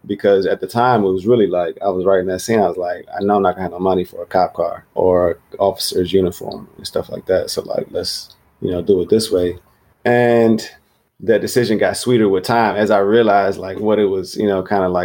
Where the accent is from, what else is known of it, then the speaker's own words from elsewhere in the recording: United States; I think that like growing up in the States, let me know if it's the same for y'all